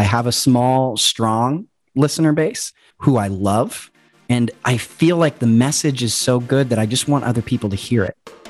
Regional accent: Nebraska, United States; Well, I'm from Nebraska, first and foremost. So I think with that background, I grew up around a lot of people who didn't necessarily know how to express themselves.

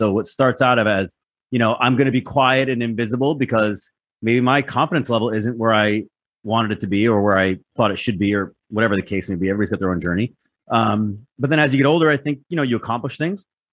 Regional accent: Rhode Island, United States; I'm from Rhode Island. You know, that little Boston, you know, New York City.

